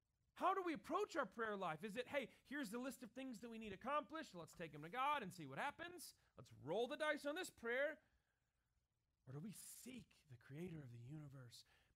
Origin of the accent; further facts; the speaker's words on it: the South, United States; I'm from the South, right? We say the blessing, right, before we eat.